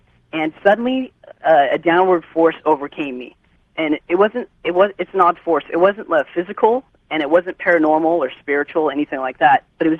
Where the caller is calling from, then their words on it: California, United States; I'm in California. Whereabouts? South of Modesto.